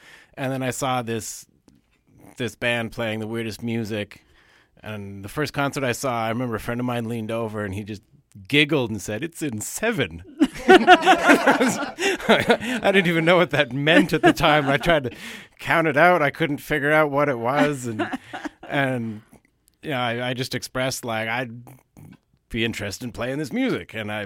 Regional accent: Canada; I'm Canadian. My grandparents were from Washington, so they only immigrated up. And originally back to, we're actually not sure anymore, either Irish or English.

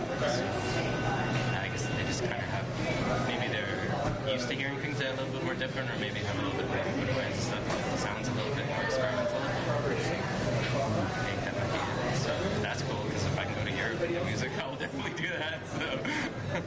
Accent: Winnipeg, Manitoba, Canada; I'm actually originally from Winnipeg too

